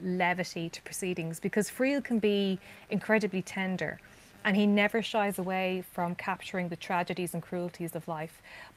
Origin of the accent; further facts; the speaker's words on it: Ireland; when I was growing up in Ireland in the 90s, Brian Friel was everywhere.